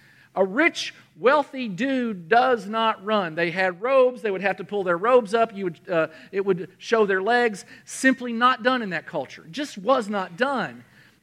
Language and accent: English; United States; I got a speeding ticket because I'm an American and I don't know metric.